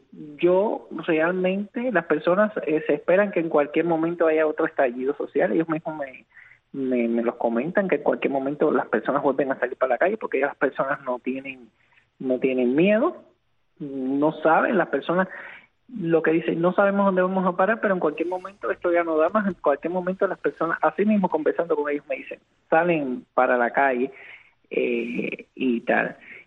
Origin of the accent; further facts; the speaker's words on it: Cuba; moved away; desilusionado por el final que está teniendo Cuba, y ver a mi pueblo sufrir, y ver a mi pueblo pasar hambre, a mi pueblo estar más de 12 horas en una cola para poder comer